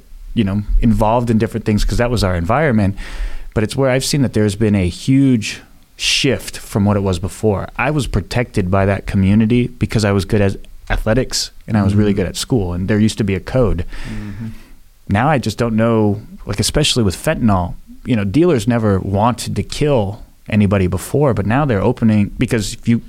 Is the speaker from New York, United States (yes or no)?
no; North Highlands, California, United States; And it's something like growing up in North Highlands, there was a lot of drugs, gangs.